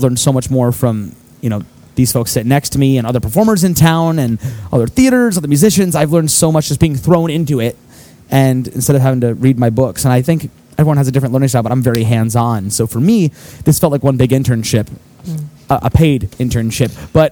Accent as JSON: {"language": "English", "region": "New York", "country": "United States", "said": "Even I'm from New York, so we had a lot of crazy things happen with theaters in New York"}